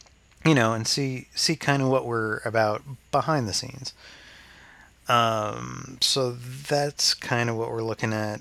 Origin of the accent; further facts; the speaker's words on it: New Jersey, United States; That John needs to try pork roll, which is, growing up in New Jersey, pork roll is a staple of any New Jerseyan diet.